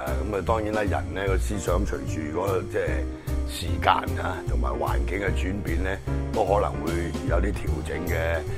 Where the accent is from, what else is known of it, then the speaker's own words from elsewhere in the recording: Hong Kong; 我香港人